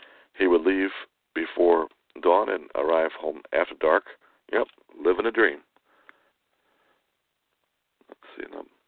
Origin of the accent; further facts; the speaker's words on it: New Jersey, United States; also born or lived in Alaska; now in Michigan, United States; Michigan. You gotta realize we came from New Jersey. We had winters, we had snow and all that stuff.